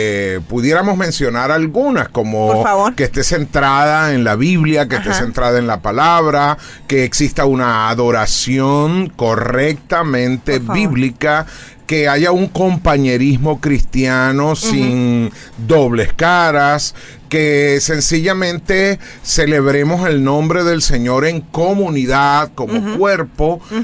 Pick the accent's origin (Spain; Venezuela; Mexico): Venezuela; Llevamos a todos lugares donde vamos, llevamos nuestras empanadas, nuestras arepas, nuestra manera de hablar.